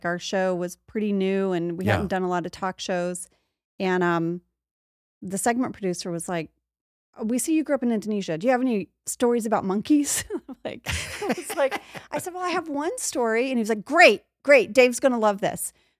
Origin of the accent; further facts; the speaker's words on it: United States; Yeah, I'm American.